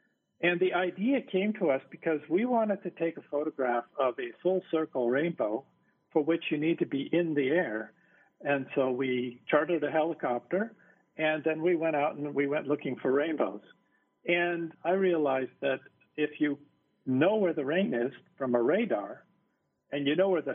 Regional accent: Seattle, Washington, United States; now in Hawaii, United States; I grew up in the Seattle area where we have plenty of rain, but we don't have the right combination that you need in order to get a rainbow.

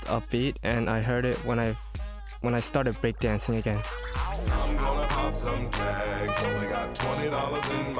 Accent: San Francisco, California, United States; I'm from San Francisco.

